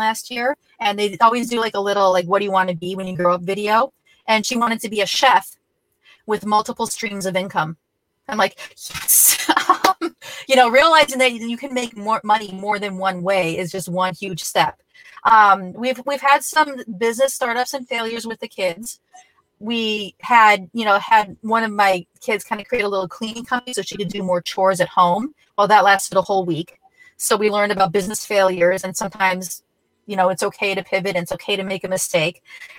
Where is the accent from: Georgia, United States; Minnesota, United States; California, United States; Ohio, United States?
Minnesota, United States; And so even though we're from Minnesota, I'm in Florida right now.